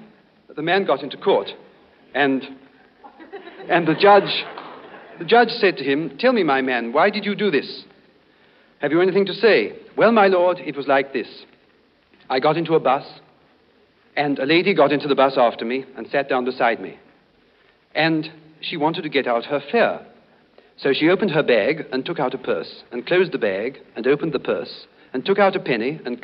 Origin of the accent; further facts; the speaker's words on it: London, United Kingdom; moved away as an adult; Oh, I'm a Londoner, Major Burrs. I came over here about 2 weeks ago.